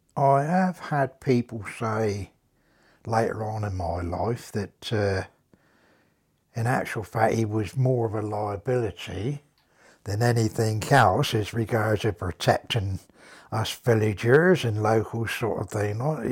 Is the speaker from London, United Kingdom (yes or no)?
no; Redbridge, South East England, United Kingdom; I was born and brought up in Old Bredbridge, just outside of Southampton.